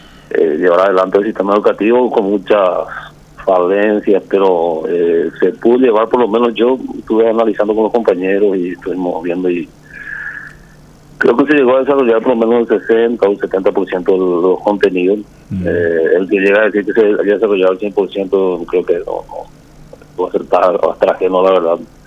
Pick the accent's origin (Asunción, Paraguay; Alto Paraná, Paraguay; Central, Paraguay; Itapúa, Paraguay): Itapúa, Paraguay; al menos yo soy de Púa